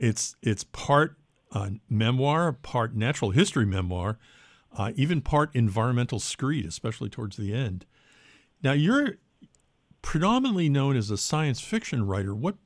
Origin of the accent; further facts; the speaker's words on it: Watertown, Massachusetts, United States; When I grew up in Watertown outside of Boston.